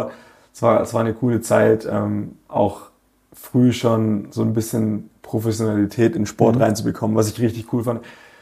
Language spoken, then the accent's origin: German; Reutlingen, Baden-Württemberg, Germany; zu meiner Familie, zu meiner Heimat, zu meinem Umfeld hier in Deutschland, hier in Reutlingen zu haben